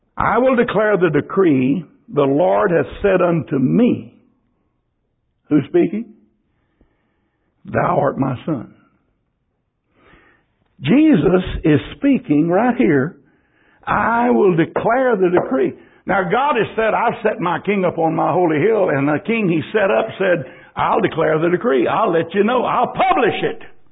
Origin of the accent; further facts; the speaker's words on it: Texas, United States; Physically, financially, being an American, being a Texan, and being a Christian.